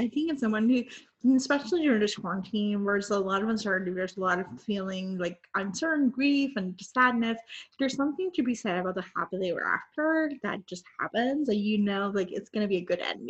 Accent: Puerto Rico; first language Spanish; English is a second language; when I went to college, that's when I moved to the States. And I was like, they were like, oh, you're like New Rican. I was like, no, I'm from Puerto Rico. I'm from the island. Like I speak Spanish. Like Spanish is my first language.

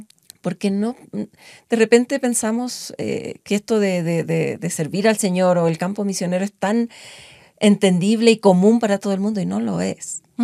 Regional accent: Chile; Yo vengo desde Chile, yo crecí en una dictadura militar, con todos los militares ahí.

